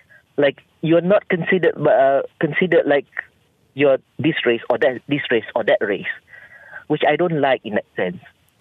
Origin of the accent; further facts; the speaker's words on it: Malaysia; no matter who we are, Malay, Chinese, or Indian, we are all Malaysian.